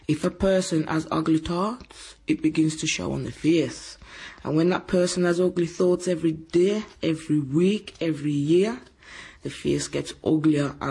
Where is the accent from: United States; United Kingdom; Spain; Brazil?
United Kingdom; Walsall, West Midlands; Me, I'm from Walsall in the Midlands.